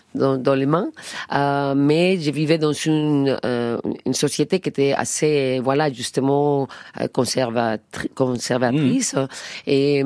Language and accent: French; Andalusia, Spain; Et en plus, j'ai grandi en Andalousie.